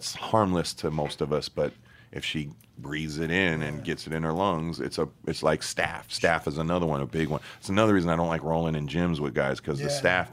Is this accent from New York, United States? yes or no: no; California, United States; You know, I was growing up in Cali, even though born out here and whatnot.